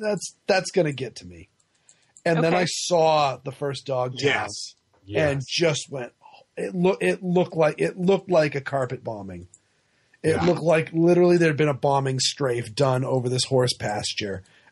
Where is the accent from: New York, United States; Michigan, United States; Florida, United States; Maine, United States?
Maine, United States; I definitely want to shoot a deer up in Maine because I'm from Maine